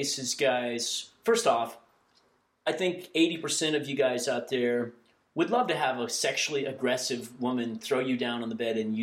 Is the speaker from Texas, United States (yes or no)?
yes; Texas, United States; So I grew up in Texas where, I'm old. So back in the 80s, being gay was a bad thing in Texas.